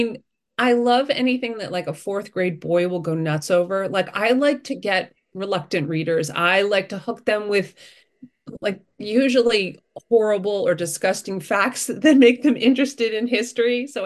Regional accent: Chatham, New Jersey, United States; now in Cranford, United States; And then I grew up in Chatham, and so I'm a Jersey girl through and through. I lived in Hoboken, obviously.

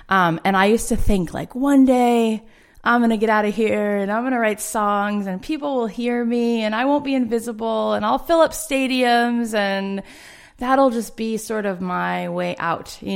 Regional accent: Florida, United States; I grew up in South Florida, in a suburb, and it was like not very, there was no like counterculture.

